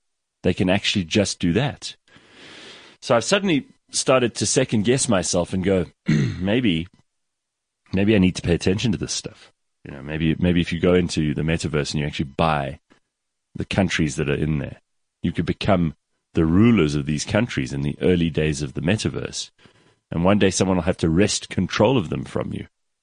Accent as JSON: {"language": "English", "region": "England", "country": "United Kingdom", "said": "I'm English, so I'm actually not from South Africa, but my wife is."}